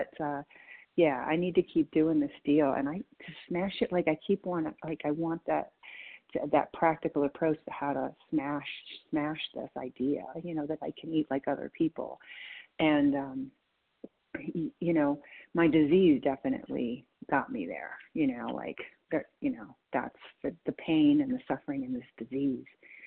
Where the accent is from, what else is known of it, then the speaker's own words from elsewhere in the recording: Colorado, United States; I'm from Colorado